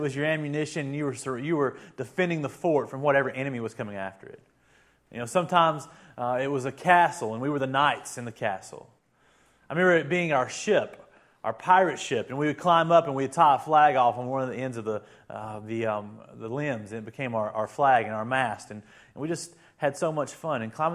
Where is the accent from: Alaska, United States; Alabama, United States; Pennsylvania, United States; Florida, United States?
Alabama, United States; I am from Alabama, so I may say some words that you don't understand.